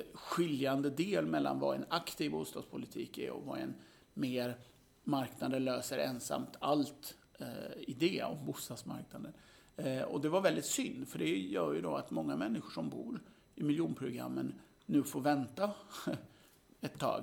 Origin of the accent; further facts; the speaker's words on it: Stockholm, Stockholm County, Sweden; Och jag är uppvuxen i Rinkeby. Så att för mig är betongen, har varit hemma väldigt mycket.